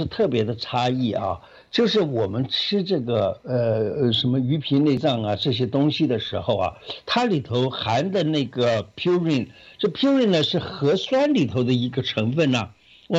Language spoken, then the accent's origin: Chinese; Guangdong, China; 尤其我们广东人特别喜欢吃的煲汤啊